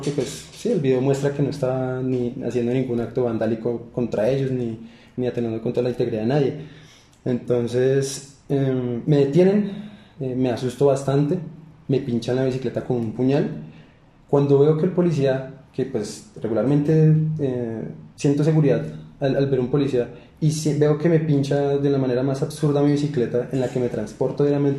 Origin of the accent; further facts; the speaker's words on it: Bogotá, Colombia; Tengo pues 27 años, soy oriundo acá de Bogotá, más o menos es la persona que soy.